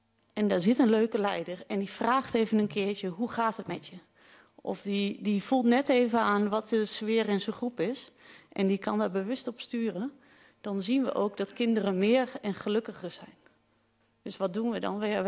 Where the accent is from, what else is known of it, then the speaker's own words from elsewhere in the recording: Hardenberg, Overijssel, Netherlands; ik kom uit Harderberg